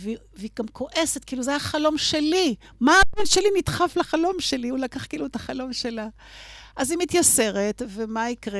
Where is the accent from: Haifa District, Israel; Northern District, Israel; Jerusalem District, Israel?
Northern District, Israel; Kfar Hittim; אני גדלתי במושב, הורי הקימו את כפחיתים וגדלתי בכפר